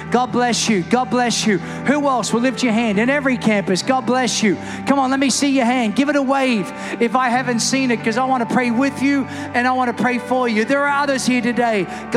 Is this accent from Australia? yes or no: yes; Australia; moved away as an adult; now in United States; It's why Sharon and I came from Australia. We had a good job. We had a good church.